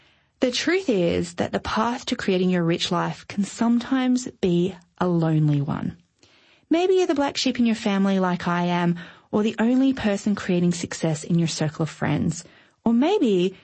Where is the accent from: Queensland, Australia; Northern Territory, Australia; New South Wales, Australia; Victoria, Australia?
Queensland, Australia; and lastly, Queensland in my home country, Australia.